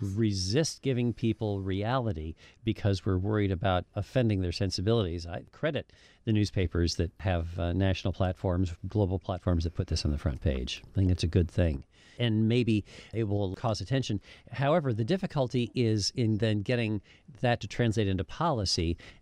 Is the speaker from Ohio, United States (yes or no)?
no; South Dakota, United States; the largest newspaper in my home state of South Dakota, the Argus Leader from Sioux Falls.